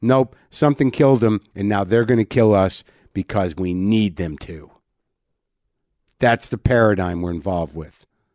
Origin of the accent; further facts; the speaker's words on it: New Mexico, United States; I literally don't know any Spanish, even though I grew up in New Mexico.